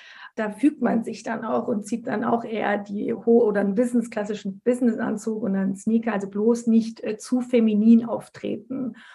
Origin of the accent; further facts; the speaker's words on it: Turkey; Ich bin Türkin, bin eine Frau, bin als Türkin auf die Welt gekommen